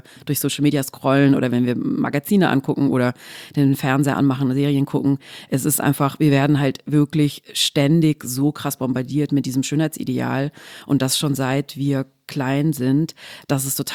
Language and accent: German; Baden-Württemberg, Germany; ich komme aus dem Schwabenländle, da sagt man, so ein Geschmäckle einfach hat.